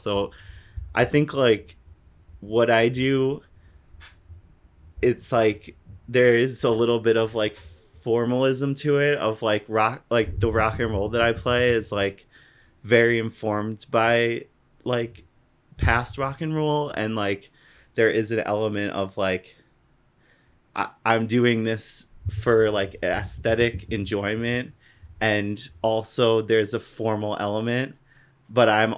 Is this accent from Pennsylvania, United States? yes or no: no; Westchester, New York, United States; maybe like I have a more boring voice because like I'm from Westchester, I'm not like from the Bronx or whatever.